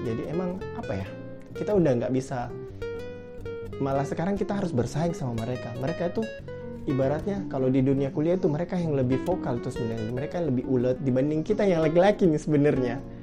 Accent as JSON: {"language": "Indonesian", "town": "Makassar", "region": "South Sulawesi", "country": "Indonesia", "said": "apalagi di daerah saya ini, daerah Bugis, Makassar"}